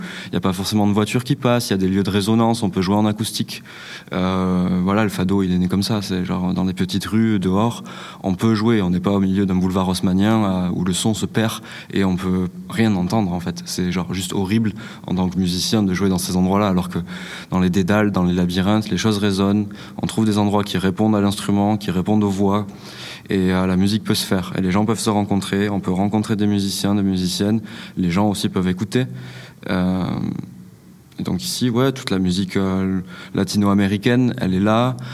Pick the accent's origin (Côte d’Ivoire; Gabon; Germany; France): France; Occitanie; je suis français, du sud-ouest de la France, donc musique occitane. J'ai grandi avec des gens de plein de communautés différentes, du pourtour méditerranéen